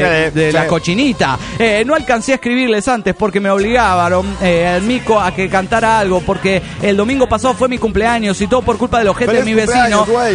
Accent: El Bolsón, Río Negro, Argentina; del Bolsón Argentina.

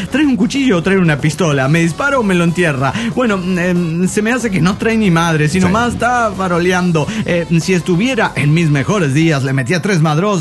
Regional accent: Coacalco, State of Mexico, Mexico; de Coacalco.

